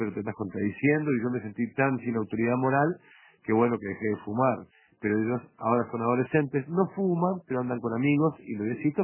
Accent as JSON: {"language": "Spanish", "region": "Tacuarembó", "country": "Uruguay", "said": "yo soy pueblero. Siempre digo que no soy en el medio. No soy ni del campo, ni de la ciudad. Soy pueblero, como soy de Tacuarembó."}